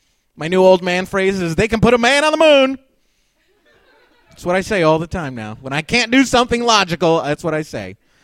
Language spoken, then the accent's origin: English; Denver, Colorado, United States; now in Chicago, United States; I'm originally from Denver, Colorado. I moved here in 99. And I fell in love instantly with the public transportation system here in Chicago.